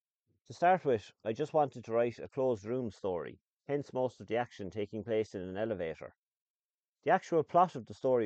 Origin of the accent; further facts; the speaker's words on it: Ireland; I'm a writer from Ireland.